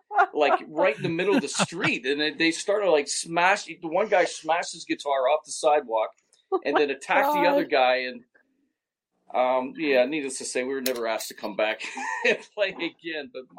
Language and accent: English; Connersville, Indiana, United States; we were asked to play during the Memorial Day parade in Connorsville, my hometown.